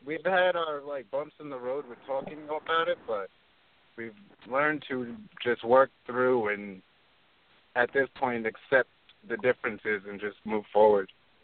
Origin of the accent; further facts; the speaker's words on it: Long Island, New York, United States; also born or lived in Georgia; I live on Long Island, from Long Island, New York. Lived here virtually all my life. I was born in Georgia, but virtually lived in New York my whole life.